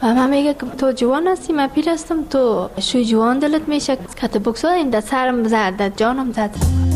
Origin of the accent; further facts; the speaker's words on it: Ghazni, Afghanistan; now in Kabul, Afghanistan; که ما کابل آمدیم، از غزنی هستیم.